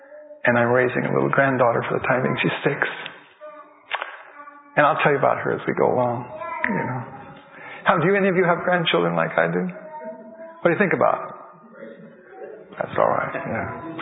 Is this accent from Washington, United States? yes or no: no; Florida, United States; I'm from Florida. And I work for the Florida Conference.